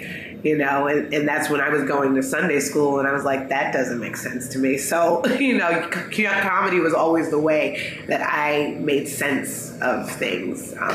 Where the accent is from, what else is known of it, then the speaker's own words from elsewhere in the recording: New Jersey, United States; now in New York, United States; I'm from New Jersey. I grew up and I live in New York.